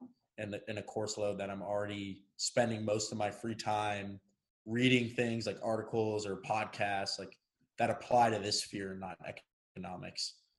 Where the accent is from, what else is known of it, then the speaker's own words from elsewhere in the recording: Boston, Massachusetts, United States; I'm from Boston, Massachusetts. I grew up in the city in Roxbury to two parents in a multicultural household.